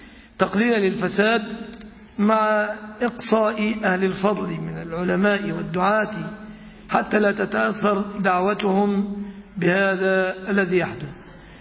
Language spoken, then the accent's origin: Arabic; Egypt; يعني عندنا في مصر الرديف يقف بعد 10 سنين مثلا